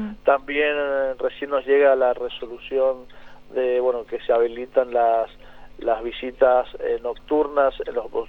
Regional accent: San Juan, Argentina; hoy los sanjuaninos están optando por esta modalidad, que somos privilegiados los sanjuaninos en esta apertura del turismo interno

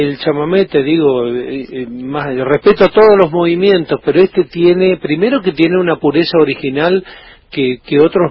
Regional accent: Argentina; como todo argentino

